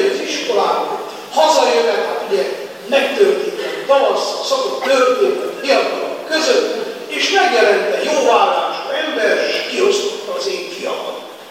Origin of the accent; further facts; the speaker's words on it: Miercurea Ciuc, Harghita, Romania; én a Csíkszeredából vagyok a hegyek közül